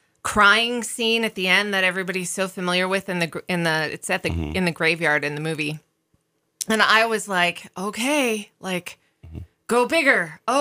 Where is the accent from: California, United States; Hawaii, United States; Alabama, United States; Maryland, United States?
California, United States; So years ago, I'm from Southern California